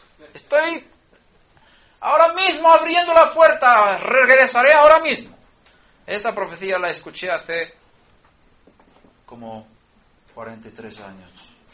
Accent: Sweden; born there; Spanish is a second language; Nosotros nacimos en Suecia, y Noruega está al lado.

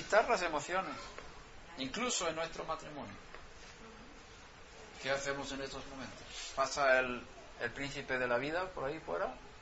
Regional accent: Sweden; first language Swedish; Spanish is a second language; aunque sea en hebreo, aunque sea en español, aunque sea en sueco, que es mi lengua materna

